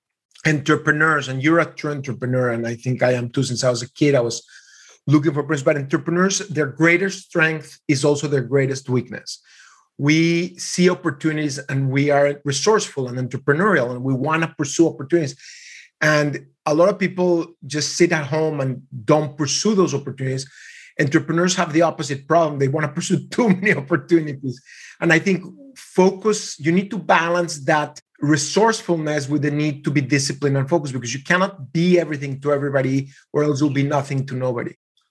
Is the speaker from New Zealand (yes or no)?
no; Mexico; I was raised in Mexico in a very small Jewish community